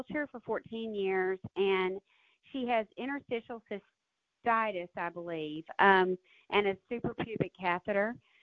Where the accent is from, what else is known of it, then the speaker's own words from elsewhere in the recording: Columbus, Ohio, United States; I'm from Columbus, Ohio